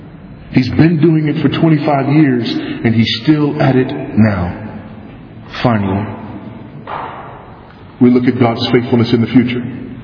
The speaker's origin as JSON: {"language": "English", "region": "Texas", "country": "United States", "said": "In the state of Texas, my home state, there are 26 million Texans."}